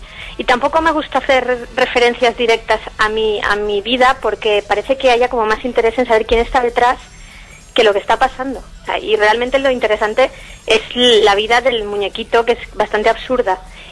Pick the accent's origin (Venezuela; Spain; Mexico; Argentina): Spain; Castellón, Valencian Community; De Castellón.